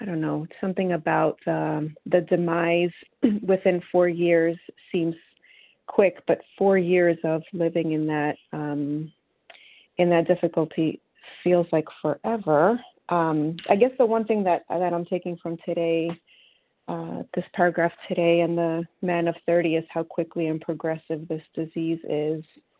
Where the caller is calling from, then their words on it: New York City, New York, United States; I'm calling from New York City.